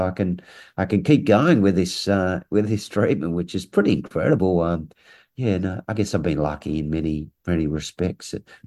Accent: Launceston, Tasmania, Australia; He comes from my hometown of Launceston in Tasmania.

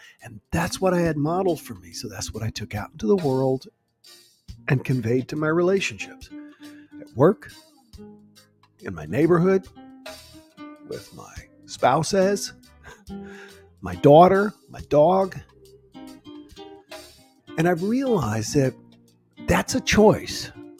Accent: the South, United States; accent: southern; my southern accent always comes out.

